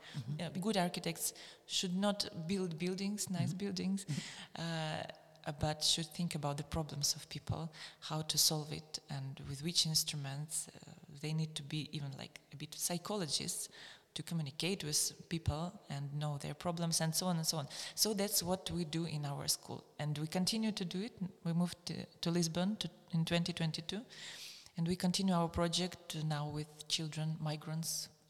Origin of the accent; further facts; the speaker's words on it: Belarus; English is a second language; I'm from Belarus